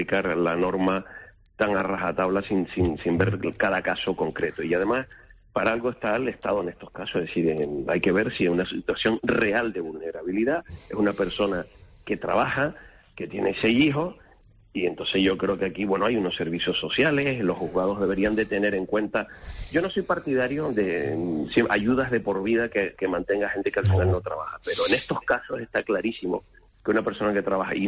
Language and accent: Spanish; Canary Islands, Spain; Ese argumento como canario se cae por varios lados.